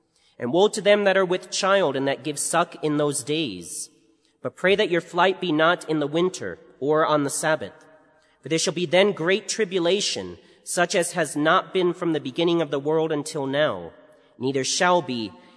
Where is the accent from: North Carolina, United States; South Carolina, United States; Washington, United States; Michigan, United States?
Michigan, United States; Armada; I am from Armada, Michigan.